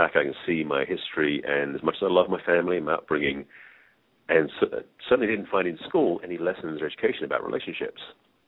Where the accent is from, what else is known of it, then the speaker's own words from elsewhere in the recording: England, United Kingdom; accent: English; now in United States; As people discover very quickly, my accent is English, is where I'm from, but I've lived in the United States for just over 30 years.